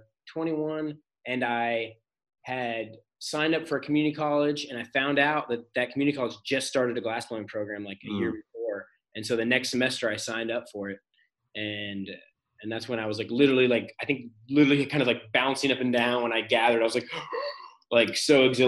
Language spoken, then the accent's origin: English; Virginia Beach, Virginia, United States; I grew up in Virginia Beach mostly